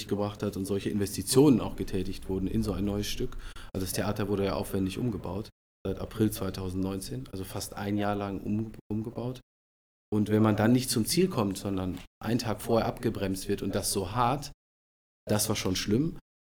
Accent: North Rhine-Westphalia, Germany; born there; now in Hamburg, Germany; Gebürtiger Westfale, ich weiß jetzt gar nicht, wie man das in Hamburg bewertet oder wertet. Na, ich bin ganz froh, hier zu sein, in Hamburg zu sein, jetzt seit Oktober 2019.

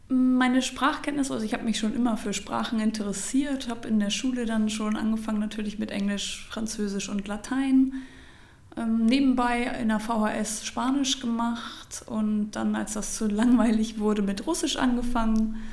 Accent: Henstedt-Ulzburg, Schleswig-Holstein, Germany; Kilometer nördlich an der Alsterquelle in Hennstedt-Ulzburg. Und dementsprechend würde ich mich nicht als Hamburgerin bezeichnen, aber als Kind vom Land aus Schleswig-Holstein.

